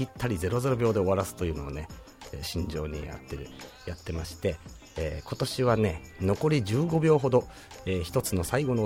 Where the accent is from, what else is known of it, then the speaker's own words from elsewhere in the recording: Tokyo, Japan; born there; 東京に出てきましたので、まあ東京生まれということになってますが、元はといえば山形県民でございます。